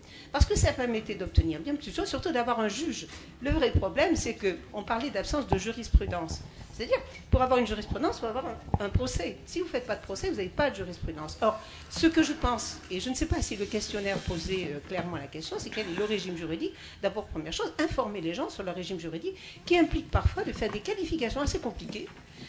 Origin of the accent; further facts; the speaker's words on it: Nanterre, Île-de-France, France; Je suis de Nanterre, décidément, tout le monde, voilà, il y a beaucoup de Nanterrois ici.